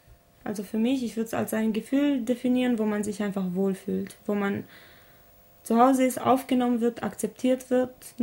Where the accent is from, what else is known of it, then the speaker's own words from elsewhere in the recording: Timișoara, Timiș County, Romania; moved away; die erste Heimat wird immer Timișoara bleiben.